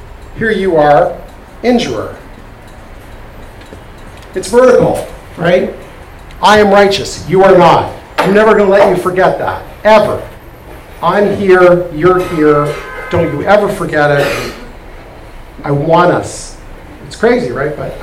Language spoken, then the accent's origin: English; Canada; So I'm a Canadian originally.